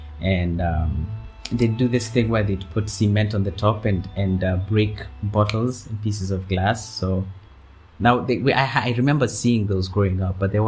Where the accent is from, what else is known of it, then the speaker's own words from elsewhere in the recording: Nairobi, Kenya; I remember a Nairobi that's significantly different from the Nairobi we have now.